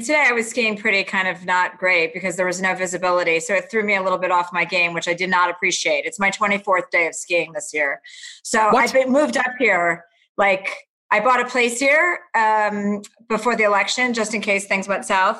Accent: Canada; I now talk in centimeters because I'm Canadian

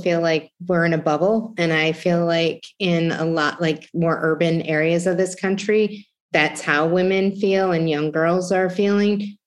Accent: Ohio, United States; So let me ask you, because I grew up in Ohio, rural Ohio, and I have a daughter who's growing up in New York City.

